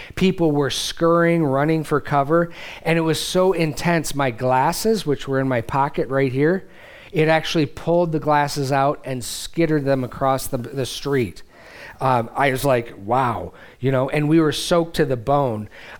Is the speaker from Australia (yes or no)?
no; Midwest, United States; Now, Deb and I grew up in the Midwest, and windstorms, in particular tornadoes, were part and parcel of life.